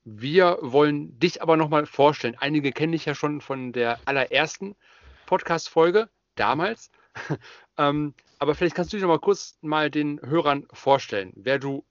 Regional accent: Germany; Also jetzt ich als Deutscher

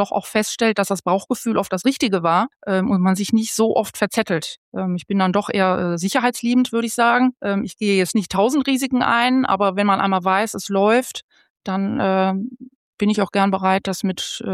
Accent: Emmerich, North Rhine-Westphalia, Germany; Ich bin in Emmerich zur Schule gegangen, habe dort mein Abi gemacht und auch meine Ausbildung.

